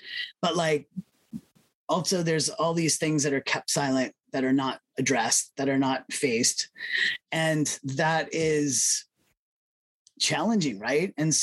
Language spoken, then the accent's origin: English; Massachusetts, United States; now in Canada; I grew up in Massachusetts. So they said … so here in Canada, people are like